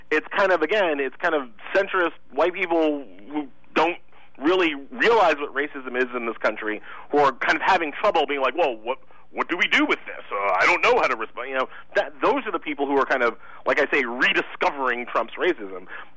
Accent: Queens, New York, United States; which is where I'm from Queens, but my father is from Haiti

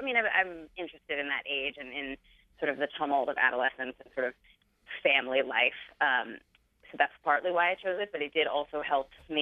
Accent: California, United States; And I also thought a lot about my own experience growing up in California, which is a place obviously that has a lot of natural disasters.

